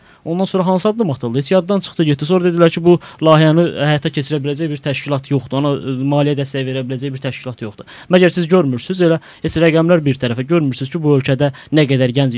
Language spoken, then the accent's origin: Azerbaijani; Imishli District, Azerbaijan; born there; Mən bu yaxınlarda doğulduğum kənddə oldum, İmiş rayonunun bir kəndində.